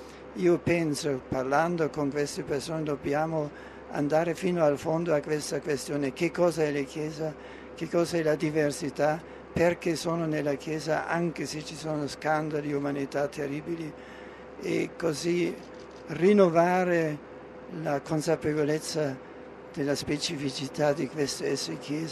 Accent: Germany; Italian is a second language; Perciò vado con gioia nella mia Germania e sono felice di portare il messaggio di Cristo nella mia terra.

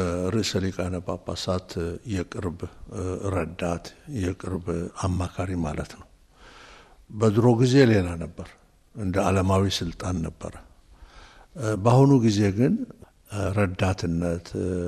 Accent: Chelelqa, Hararghe, Ethiopia; እርግጥ ነው እኔ የተወለድኩት በሐረር ክፍለ ሀገር ጨረለቃ የሚባል ቦታ ላይ ነው። እዛ ወረዳ ነው እዛ ነው የተወለድኩት።

